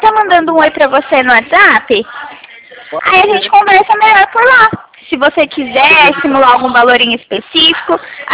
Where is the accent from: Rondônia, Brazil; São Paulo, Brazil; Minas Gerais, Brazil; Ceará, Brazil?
São Paulo, Brazil; Eu sou aqui do interior de São Paulo.